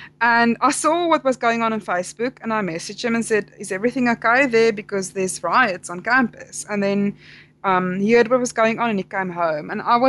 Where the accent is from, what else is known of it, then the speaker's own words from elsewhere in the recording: Bloemfontein, Free State, South Africa; I'm from Bloemfontein, so that's kind of in the center of South Africa